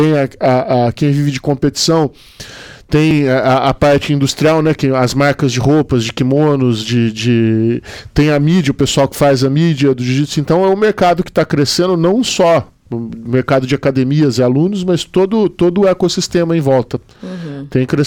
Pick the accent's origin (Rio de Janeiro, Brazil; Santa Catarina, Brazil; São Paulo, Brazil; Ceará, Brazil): São Paulo, Brazil; Campinas; eu sou de Campinas, eu fazia toda a região do interior de Campinas.